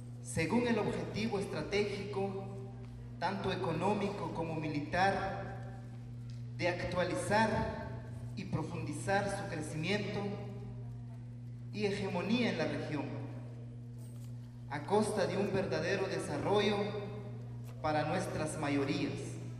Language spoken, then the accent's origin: Spanish; Guatemala; Es importante empezar a abordar temas interesantes para nuestra Guatemala.